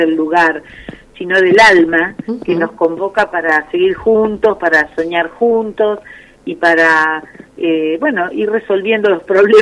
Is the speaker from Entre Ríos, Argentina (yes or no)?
yes; Entre Ríos, Argentina; born there; now in Tandil, Argentina; Yo en mi caso nací en Entre Ríos, pero hace 30 años que estoy acá